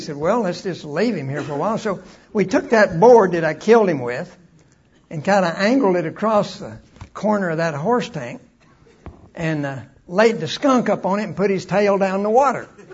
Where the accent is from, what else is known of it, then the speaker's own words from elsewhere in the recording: Fieldton, Texas, United States; when I was a kid, I was raised out in West Texas, and it was a small community, Fieldton. We lived there until I was in the third grade